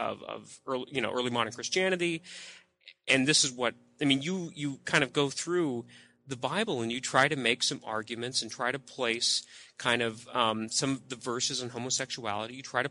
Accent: Deep South, United States; you know, I grew up in the Deep South. Not many Mormons, at least. Not a big Mormon community that I knew of.

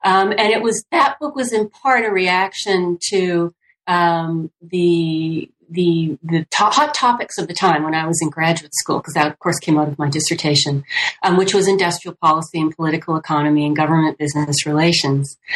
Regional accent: Vancouver, British Columbia, Canada; I was born and raised there in Vancouver.

